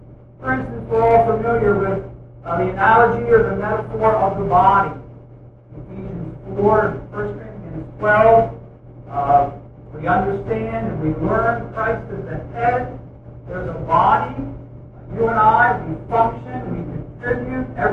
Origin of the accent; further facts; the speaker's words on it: Pennsylvania, United States; I am from North Pennsylvania, 1 hour east of here.